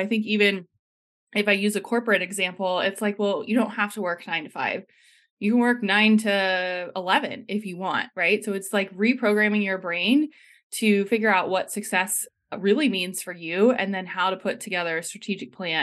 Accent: Columbus, Ohio, United States; I'm from Columbus, Ohio.

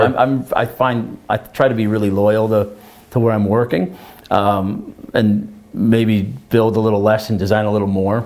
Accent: Canada; also born or lived in New Jersey, United States; Yeah, even though I'm Canadian. But I was born in New Jersey.

